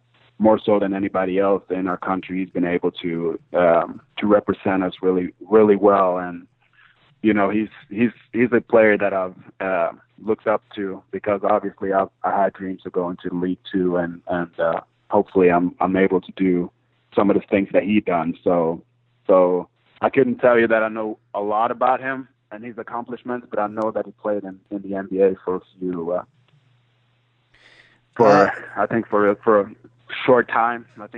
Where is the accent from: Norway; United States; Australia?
Norway; for our culture in Norway and, you know, growing up in Norway, not being a big basketball country